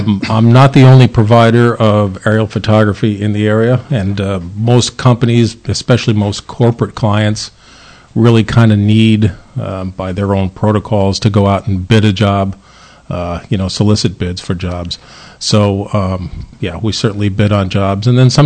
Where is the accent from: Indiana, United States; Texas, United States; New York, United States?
New York, United States; Albany; I'm originally from the Capital District, grew up in Albany, and went off to college